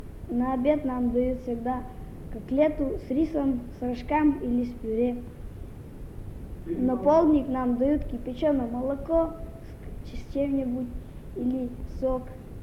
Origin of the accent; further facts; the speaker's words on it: Shvarikha, Russia; мне 13 лет, я родился в Шварихе. Швариха находится недалеко от Зыкова, 7 километров. Когда я был маленький, я туда часто ездил, потом мы туда переехали, и я стал жить там.